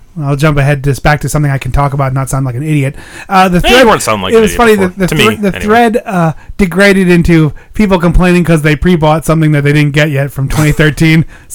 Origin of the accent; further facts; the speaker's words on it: United States; As an American, just some dumb guy, I'm trying my best to learn stuff